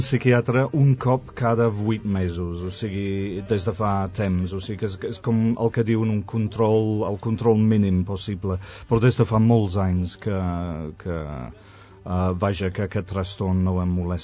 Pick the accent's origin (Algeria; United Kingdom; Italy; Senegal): United Kingdom; London; i tots dos som de Londres, va ser raríssim, va ser molt estrany.